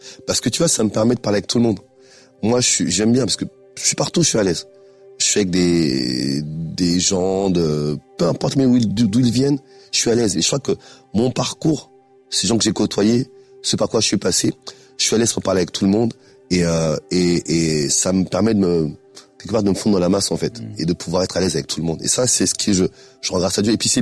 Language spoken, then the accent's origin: French; Grigny, Île-de-France, France; also born or lived in Strasbourg; Je suis d'origine centrafricaine, pour ceux qui connaissent peut-être pas. J'ai vécu une partie de mon enfance à Grigny, dans la Grande Bande, dans le 91, dans l'Essonne, et une autre partie à Strasbourg, en Alsace.